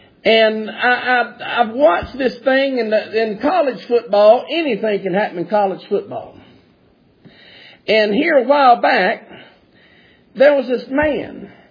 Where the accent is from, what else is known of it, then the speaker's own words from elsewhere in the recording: South Carolina, United States; I said, "I don't know who you are. I'm from South Carolina."